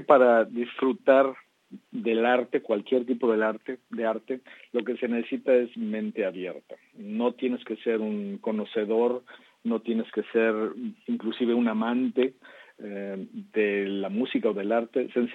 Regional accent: Mexico; los años que crecí en México, en el que fueron mis años formativos

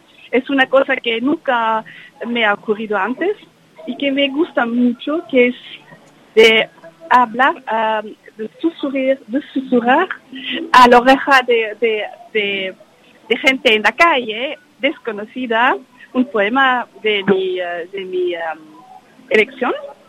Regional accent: Vienna, Austria; Spanish is a second language; also born or lived in New York; soy de Viena, soy austríaca y la lengua española siempre me ha gustado muchísimo

